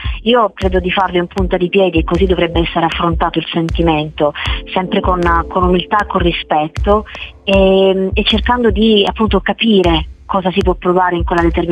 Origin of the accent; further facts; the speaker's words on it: Apulia, Italy; È ambientato tra Lecce, una delle città che appartiene alla mia terra, il Salento, e Milano.